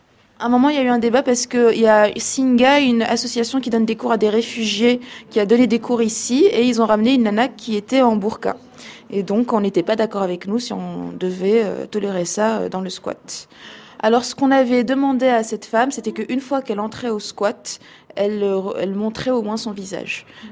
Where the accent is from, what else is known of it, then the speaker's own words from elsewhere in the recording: Morocco; born there; Déjà, je suis née au Maroc.